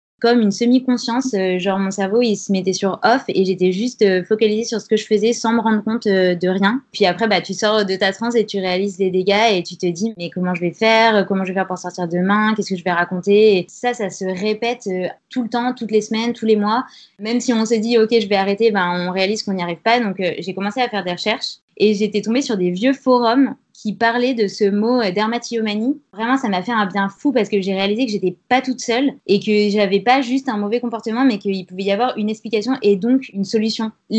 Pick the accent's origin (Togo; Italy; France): France; Grenoble, Auvergne-Rhône-Alpes; J'ai 29 ans, je viens de Grenoble